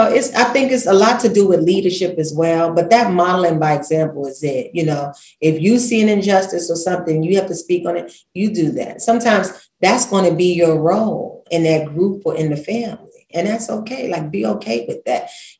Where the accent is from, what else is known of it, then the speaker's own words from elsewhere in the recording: New York City, New York, United States; And I got one, so I'm from Brooklyn, real colorful.